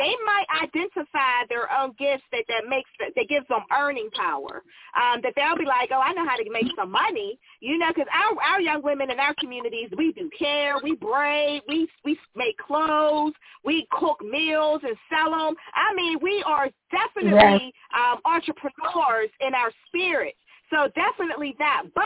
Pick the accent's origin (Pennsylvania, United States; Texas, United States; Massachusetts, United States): Pennsylvania, United States; Pittsburgh; I grew up in Lincoln, Lymington.